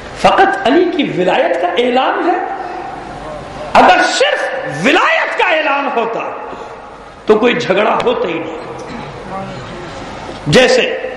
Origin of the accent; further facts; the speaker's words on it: Pakistan; میں تو اپنے اس چھوٹے سے شہر کی گلیاں نہیں بھول پاتا جن میں میرا بچپن گزرا ہے، تو اپنے وطن کو کیسے بھول جاؤں گا، اپنے ملک کو کیسے بھول جاؤں گا۔ میں جب پاکستان سے باہر جاتا ہوں